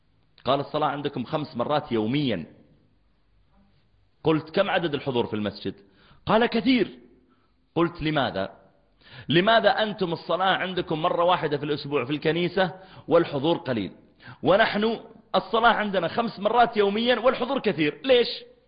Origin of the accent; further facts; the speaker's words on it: Mecca, Makkah Province, Saudi Arabia; قلت له أنا من السعودية، أنا من مكة، تعرف مكة؟